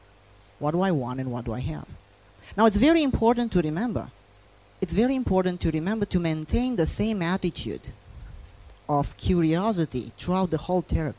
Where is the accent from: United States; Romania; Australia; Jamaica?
Romania; See, I grew up in Romania, and in Romania at the time I grew up, we didn't have, I mean, we had TVs, but they were black and white TVs.